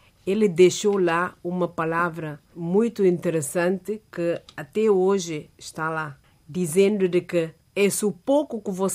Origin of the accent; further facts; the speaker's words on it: Guinea-Bissau; sou da Guiné, sou funcionária da INASA, Instituto da Medicina, e sou casada.